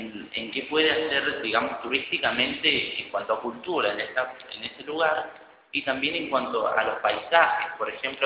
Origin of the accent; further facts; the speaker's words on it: San Juan, Argentina; Por ejemplo, yo soy sanjuanino y no he visitado el Chicualasto.